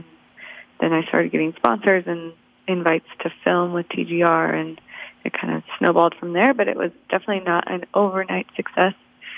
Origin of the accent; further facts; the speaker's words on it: Jackson, Wyoming, United States; I grew up in Jackson, Wyoming, and I was always in the outdoors.